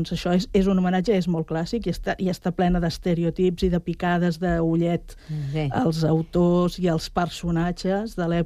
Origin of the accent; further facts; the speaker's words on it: Barcelona, Catalonia, Spain; moved away as an adult; now in Sant Cugat, Spain; vaig néixer a Barcelona i vaig estar vivint allà fins que vaig tenir 20 i pico d'anys i després ja vaig venir cap aquí